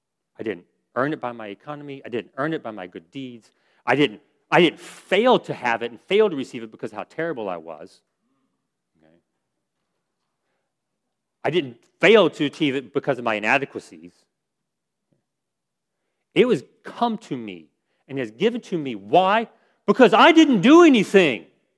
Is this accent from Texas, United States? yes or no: yes; Texas, United States; born there; now in Virginia, United States; I was born in Texas, very proud of it. Thank you, Jesus. I was born in Texas. I love it.